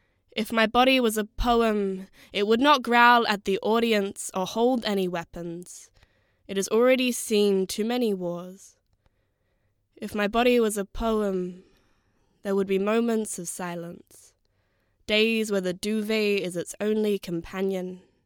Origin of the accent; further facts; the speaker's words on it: Perth, Western Australia, Australia; So I'm from Perth. I'm from Western Australia